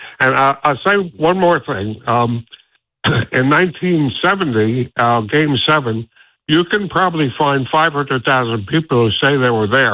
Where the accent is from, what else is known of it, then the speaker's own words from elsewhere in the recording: Brooklyn, New York, United States; So I was born and brought up in Brooklyn